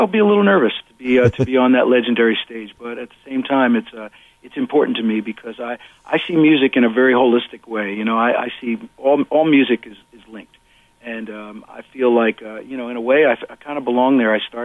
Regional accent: Pennsylvania, United States; Well, you know, even though we grew up, I grew up in Pennsylvania, you know, most of the bulk of my family was back in New York

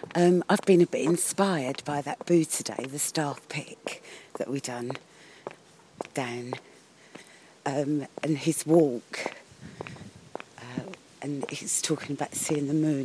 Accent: London, United Kingdom; born there; I was born in London, I'm just used to the stars I can see.

